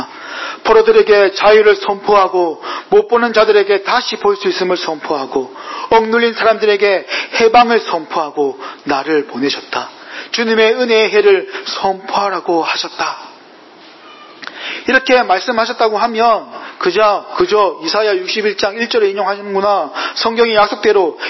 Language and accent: Korean; Busan, South Korea; 저도고향이부산인데부산하면은뭐제가경기도에있을때그러면생선많이먹었겠네이런고정관념